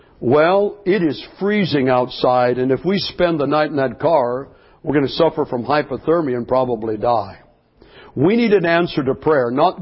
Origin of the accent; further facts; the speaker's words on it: Lompoc, California, United States; A couple of days later, I got a thick envelope in the mail from my hometown. I've never found out who. It had no return address. I saw the postmark, Lompoc, California.